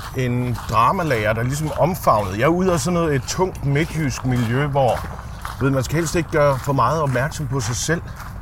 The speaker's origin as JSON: {"language": "Danish", "region": "Central Denmark Region", "country": "Denmark", "tie": "born there", "said": "Jeg er født i en lille by nord for Aarhus."}